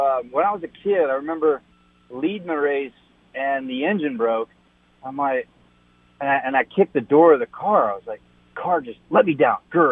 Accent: Las Vegas, Nevada, United States; I'm a big Golden Knights fan from growing up in Vegas.

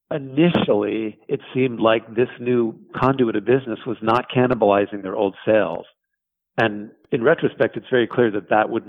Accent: New York City, New York, United States; also born or lived in Portland, Oregon; I'm from New York and have spent most of my life there, but I was actually living in Portland, Oregon.

